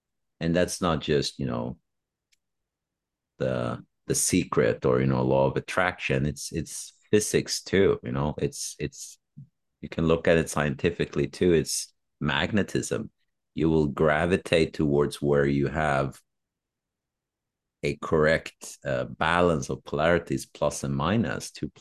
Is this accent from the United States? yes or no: no; Sweden; where I grew up in Sweden. Sure, we're open as Swedes